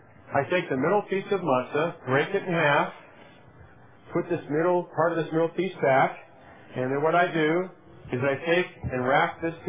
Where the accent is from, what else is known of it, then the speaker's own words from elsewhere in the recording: Massachusetts, United States; I was raised conservative Judaism in Massachusetts